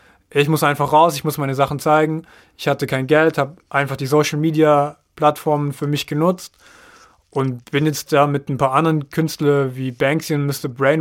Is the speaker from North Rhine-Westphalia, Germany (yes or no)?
no; Baden-Württemberg, Germany; Ich komme aus dem Landkreis Esslingen und habe da auch mein Abitur gemacht.